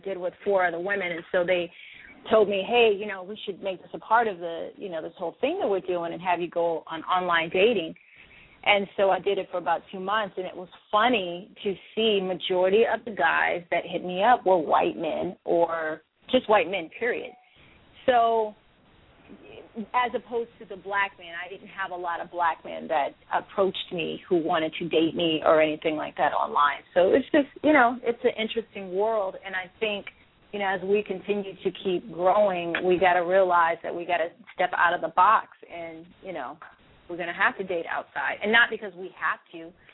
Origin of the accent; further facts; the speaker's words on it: North Carolina, United States; And I come from North Carolina, so it's way different there where the men actually approach you and ask you on dates.